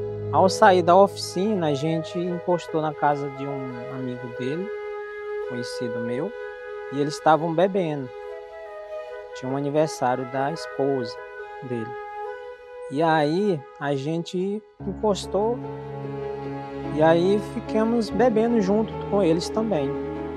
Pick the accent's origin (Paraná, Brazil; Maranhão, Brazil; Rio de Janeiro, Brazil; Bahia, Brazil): Maranhão, Brazil; now in Palmas, Brazil; eu sou do Maranhão e moro aqui em Palmas, Tocantins, desde 2001.